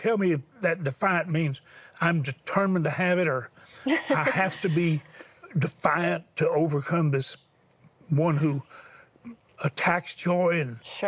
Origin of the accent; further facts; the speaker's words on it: Houston, Texas, United States; she lives in Houston, where I was born in Houston. We met in Pasadena. Pasadena is a suburb of Houston. We actually got married there. I was called to preach there. So she's real close to where we were in high school in Houston